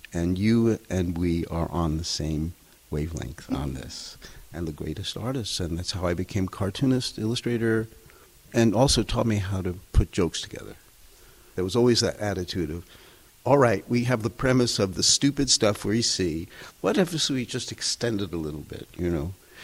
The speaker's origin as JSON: {"language": "English", "town": "Brooklyn", "region": "New York", "country": "United States", "tie": "born or raised there", "said": "But I grew up in Brooklyn, and we had candy stores."}